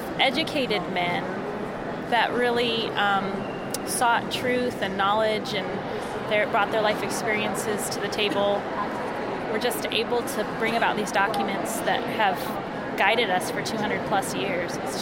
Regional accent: Colorado Springs, Colorado, United States; I'm from Colorado Springs, Colorado.

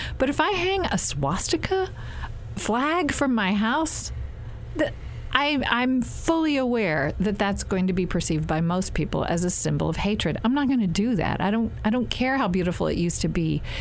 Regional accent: the South, United States; when I say I'm a Southerner, I'm embracing plenty of things that outsiders might still make fun of, like the moonshine in the mason jar.

